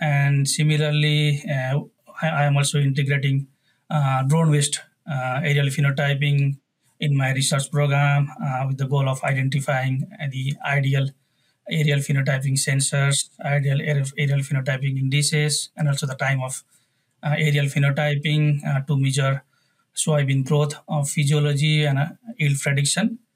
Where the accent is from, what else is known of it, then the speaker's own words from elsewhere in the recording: Nepal; moved away as an adult; now in United States; I was born and raised in Nepal, where I completed my undergraduate degree in agriculture.